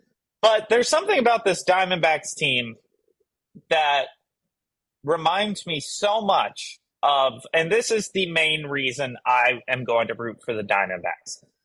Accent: Kentucky, United States; But, you know, we grew up in Kentucky.

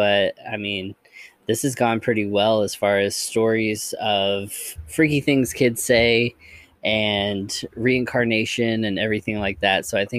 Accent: Philippines; which means grandfather or grandpa in Tagalog. We're Filipino.

